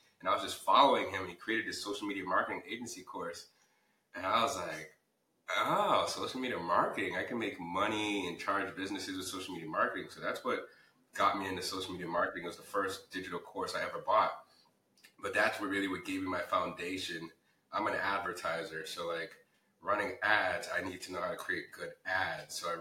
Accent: Cambridge, Massachusetts, United States; I grew up in Cambridge, Massachusetts, extremely diverse city, like a lot of colleges and all that other fun stuff.

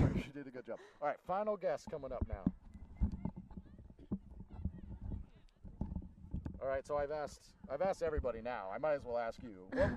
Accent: Dexter, Maine, United States; I mean, I grew up local in the Dexter area, so kind of understanding what this general community and area is like

